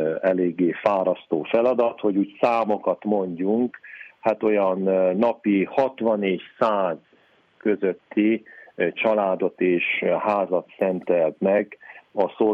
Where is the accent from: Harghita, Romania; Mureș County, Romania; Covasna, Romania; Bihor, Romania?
Covasna, Romania; Sfântu Gheorghe; Én Sepsiszentgyörgyről származom, az anyai nagyszüleim azok még keletebbre, Kézdivásárhelyen túl Lemhényből származnak.